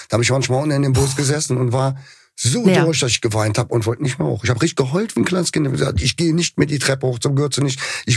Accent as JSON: {"language": "German", "town": "Cologne", "region": "North Rhine-Westphalia", "country": "Germany", "said": "da haben wir ja noch ein Privileg als Kölner. Es liegt wiederum an dieser Stadt."}